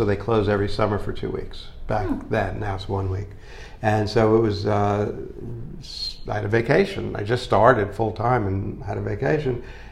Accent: Edison, New Jersey, United States; I grew up in Edison, New Jersey, of all places.

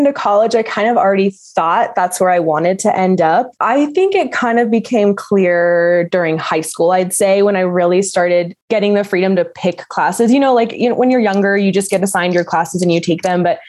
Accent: United States; And, you know, I was born in America. I grew up around American students and everything.

